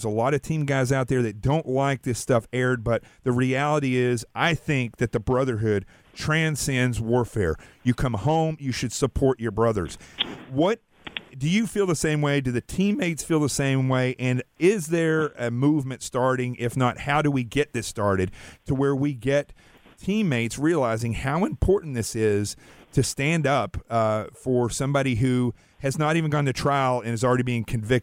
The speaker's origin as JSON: {"language": "English", "region": "Arkansas", "country": "United States", "tie": "born or raised there", "said": "I was raised in Arkansas, and it is inbred in us from a very young age to say whatever's on your mind."}